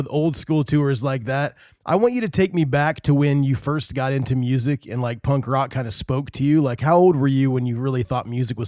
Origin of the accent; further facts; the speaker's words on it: Indiana, United States; Yeah, man, I'm from Indiana, born and raised, bro.